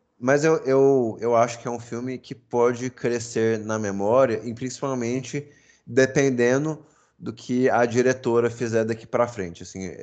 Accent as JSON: {"language": "Portuguese", "country": "Brazil", "tie": "born or raised there", "said": "E nós aqui, enfim, nós três aqui da mesa, nascidos e crescidos no Brasil, né?"}